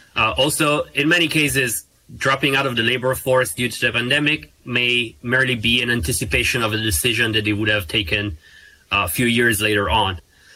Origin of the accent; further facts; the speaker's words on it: Milan, Lombardy, Italy; Yes, I'm from Milan, Italy.